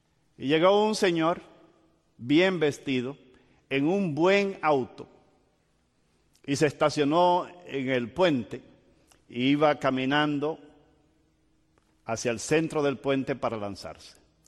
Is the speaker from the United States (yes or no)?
yes; Portland, Oregon, United States; Hay un puente allá en Portland, Oregon, de donde yo vengo